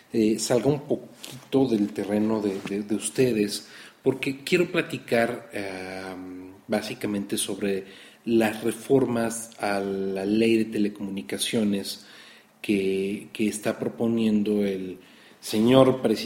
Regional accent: Mexico; por lo menos a mí como mexicano, me preocupa más

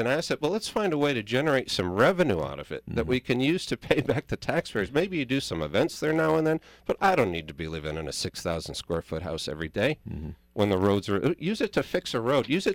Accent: New Haven, Connecticut, United States; I grew up in New Haven. I threw my elbows around.

